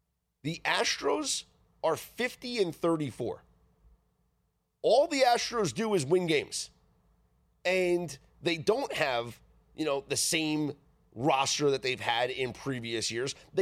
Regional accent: New York, United States; Look, I'm a New Yorker. I'm a Yankee guy.

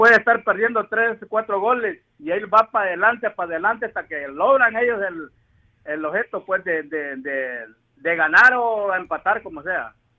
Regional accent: El Salvador; yo soy salvadoreño

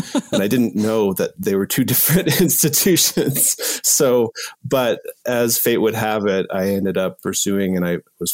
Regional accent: Texas, United States; For a little bit of context, I grew up in Texas. As you said, I'm a citizen of the Cherokee Nation, but I primarily grew up away from community.

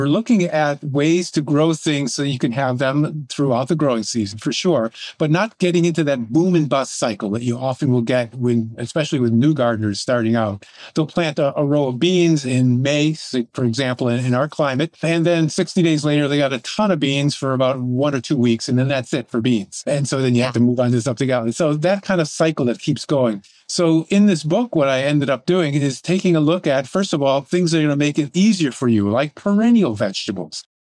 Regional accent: Connecticut, United States; I grew up in Connecticut, and my Italian grandparents, every time one of their six children got married, they gave them a piece of land on their property.

